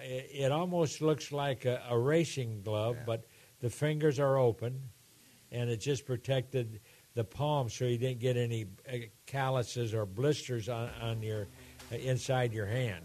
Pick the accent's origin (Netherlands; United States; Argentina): Argentina; growing up in Argentina